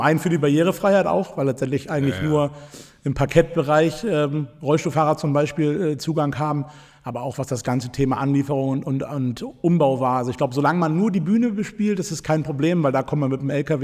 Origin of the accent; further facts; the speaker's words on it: Hamburg, Germany; Korrekt. Geboren in Hamburg.